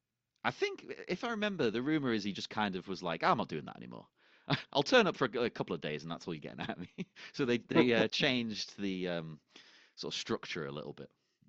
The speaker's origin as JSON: {"language": "English", "region": "England", "country": "United Kingdom", "said": "this is going to be so interesting to me as an English person because I don't know."}